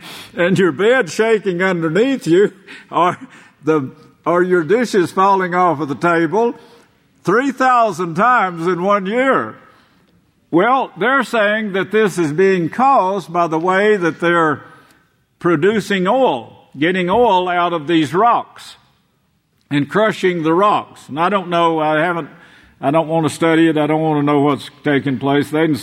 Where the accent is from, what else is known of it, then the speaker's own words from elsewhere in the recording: Oklahoma, United States; I was raised in Oklahoma for the first few years of my life